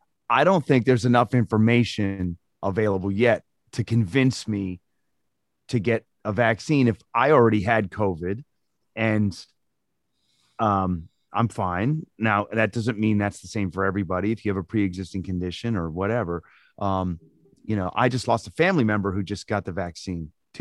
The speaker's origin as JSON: {"language": "English", "country": "United States", "said": "I think that as an American, if you don't want to get the vaccine, don't get the vaccine."}